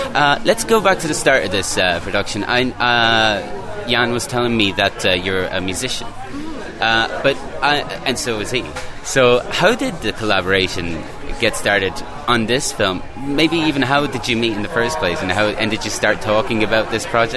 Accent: Ireland; also born or lived in Italy; I grew up in Ireland, and I was born in Italy

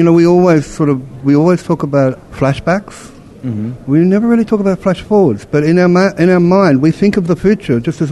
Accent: Alice Springs, Northern Territory, Australia; You know, I grew up in Alice Springs in the desert. You know what I mean?

